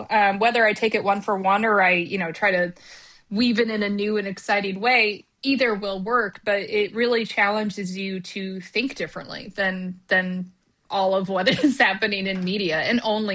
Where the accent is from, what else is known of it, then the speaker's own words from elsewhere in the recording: Midwest, United States; I am a white woman from the Midwest. Like, that is, you know, I am not from Harlem or Brooklyn